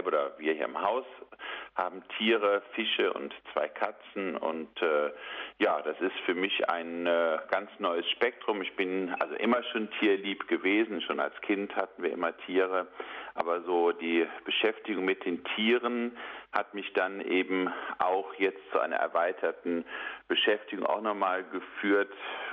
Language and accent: German; Cologne, North Rhine-Westphalia, Germany; Ich bin ja Kölner.